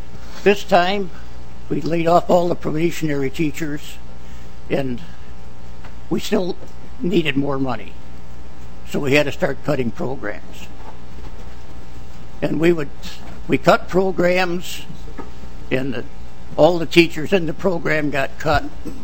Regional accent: Rochester, United States; from Rochester

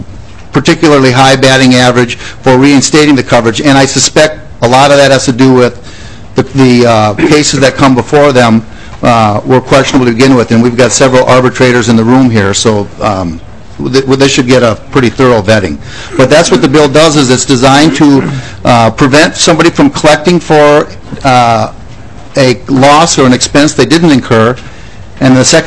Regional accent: Ireland; I'm going to take a shot at it because I'm Irish.

